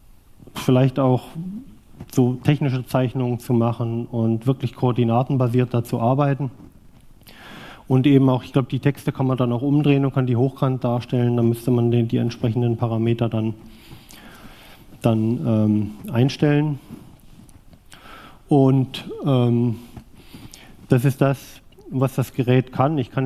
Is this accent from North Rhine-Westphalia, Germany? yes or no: no; Thuringia, Germany; Also ich bin schon gebürtiger Ostdeutscher, komme aus Südwestthüringen, also ungefähr auch die Gegend, wo diese Geräte herkommen. Allerdings, als die Wende kam, war ich 16.